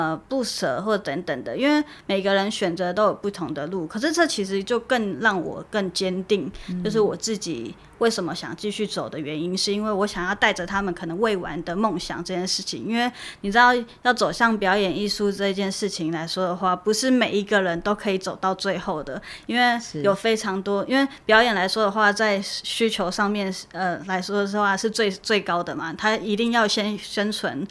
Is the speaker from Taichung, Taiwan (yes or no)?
no; Taoyuan, Taiwan; 就是算是我因为我本身是桃园人这样子，然后我们全部几乎都是因为在台中读书，